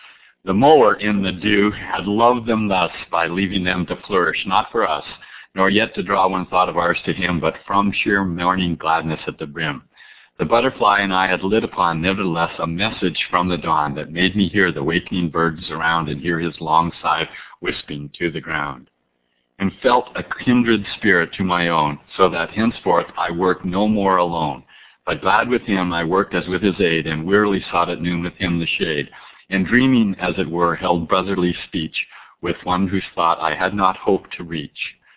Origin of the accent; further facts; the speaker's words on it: Calgary, Alberta, Canada; bear in mind that I grew up in Calgary and heard cowboy poetry right when I was 2 years old